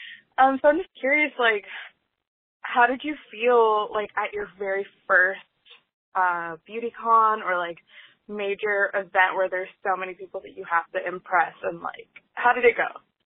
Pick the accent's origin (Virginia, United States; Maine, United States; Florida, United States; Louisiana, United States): Florida, United States; Orlando; I'm from Orlando and I am lesbian-ish.